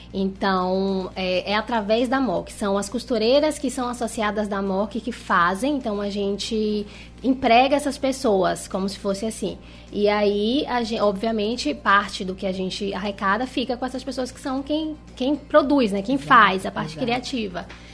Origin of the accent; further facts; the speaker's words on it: Ilhéus, Bahia, Brazil; also born or lived in Canavieiras; lá em Canavieiras, Bahia, que é a terra da minha avó, a terra da minha mãe também. É, fui criada lá também, né? Sou aqui de Ilhéus, mas passava muitos finais de semana por lá.